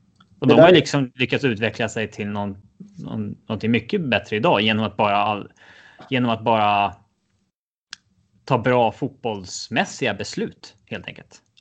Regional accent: Stockholm, Stockholm County, Sweden; Ja, det där kan jag känna som stockholmare ibland

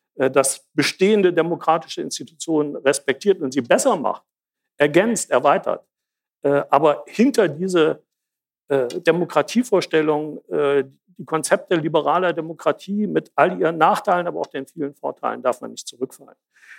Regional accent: Jena, Thuringia, Germany; Ich komme aus Jena.

